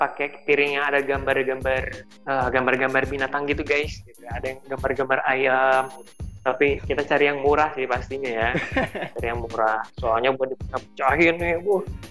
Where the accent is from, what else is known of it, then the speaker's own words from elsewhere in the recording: West Sumatra, Indonesia; ketika saya ada di kota saya sendiri gitu, di tempat kelahiran saya di Minangkabau, itu benar-benar kental banget gitu.